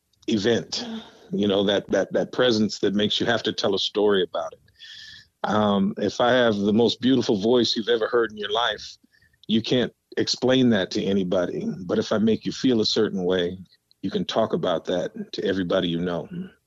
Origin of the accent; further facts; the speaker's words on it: Waterloo, Iowa, United States; Born and raised in Waterloo, Iowa. I live in essentially Iowa City, Iowa now, where the University of Iowa is.